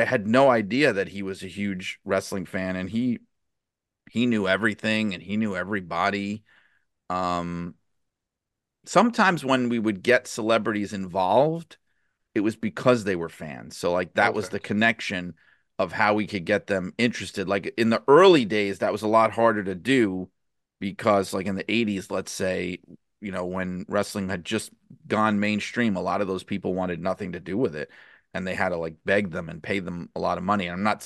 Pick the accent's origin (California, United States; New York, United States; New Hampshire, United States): New York, United States; Brooklyn; I grew up in Brooklyn in the 70s and 80s. So, you know, I remember from the very beginning of a lot of that stuff.